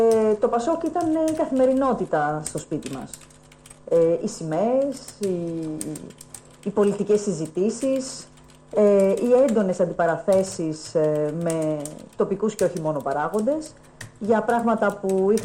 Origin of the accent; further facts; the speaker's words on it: South Aegean, Greece; είμαι δωδεκανήσια με την πραγματική σημασία της λέξης. Αγαπώ το χώρο μου, αγαπώ τον τόπο μου. Είμαι από αυτούς που έχουν επιλέξει να ζουν στα Δωδεκάνησα.